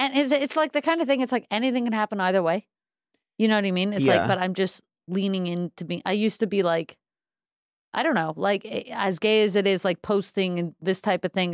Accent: Brooklyn, New York, United States; I'm originally from Crown Heights, from Brooklyn. Uh-huh. I grew up like, I was born an Orthodox Jew, so yeah.

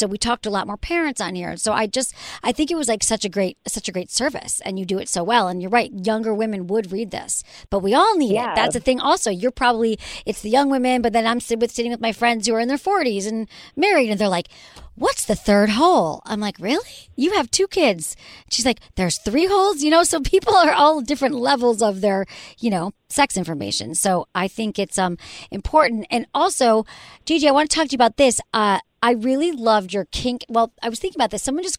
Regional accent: Michigan, United States; I love your dad. I can picture him because I'm from Michigan.

